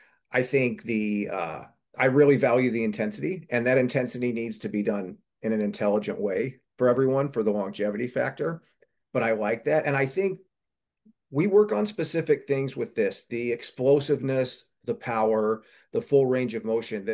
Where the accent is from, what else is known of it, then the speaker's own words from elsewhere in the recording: Texas, United States; also born or lived in Chicago; And so I was living in Chicago, but I'm from Texas. And I knew I wanted to open a CrossFit gym and was trying to get back to Texas, which took some doing.